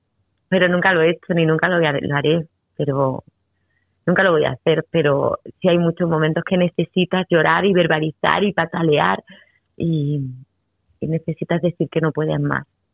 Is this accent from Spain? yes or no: yes; Málaga, Andalusia, Spain; Y empezó estudiando en Málaga, yo soy malagueña